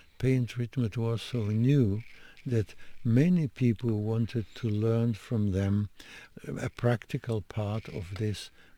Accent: Denmark; now in Italy; Yes, because I came from Denmark.

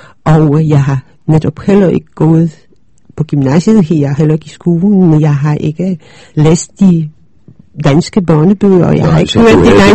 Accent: Poland; Danish is a second language; moved away as an adult; now in Denmark; Nej, jeg kom i 69, så jeg blev student i 67 i Polen.

